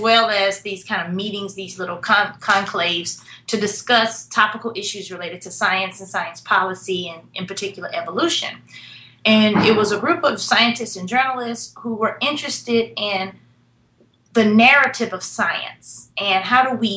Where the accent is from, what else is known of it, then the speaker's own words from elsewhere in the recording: Memphis, Tennessee, United States; And so, and I grew up reading these papers. I'm from Memphis, Tennessee, and the Tri-State Defender, which still exists, yay, is one of those weekly papers